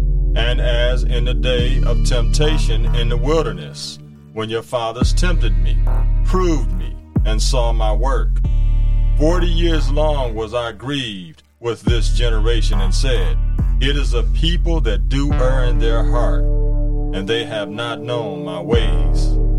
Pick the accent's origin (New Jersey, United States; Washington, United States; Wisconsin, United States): Wisconsin, United States; Milwaukee; Milwaukee, Wisconsin, my hometown